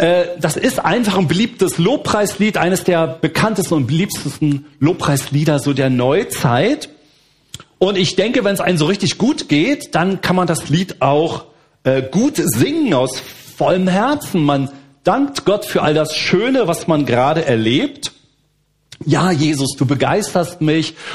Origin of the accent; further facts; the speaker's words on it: Berlin, Germany; davor habe ich 24 Jahre in Berlin gelebt. Also ich bin Berliner, da sind wir aufgewachsen und habe ich meine Kindheit erlebt.